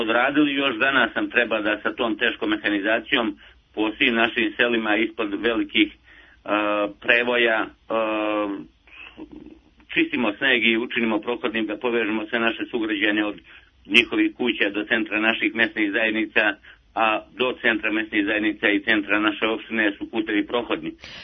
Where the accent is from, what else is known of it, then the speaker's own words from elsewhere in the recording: Nova Varoš, Zlatibor District, Serbia; born there; kada dođem u svoju opštinu. Obradujem se snegu, iako sam rođen na Zlataru i nikad nije bila Nova Varoš bez snega